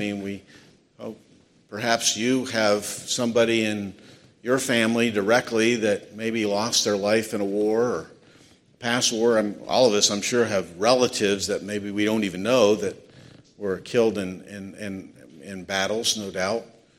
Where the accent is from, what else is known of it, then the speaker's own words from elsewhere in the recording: Avella, Pennsylvania, United States; I grew up in Avella, Pennsylvania, about 30 miles apart.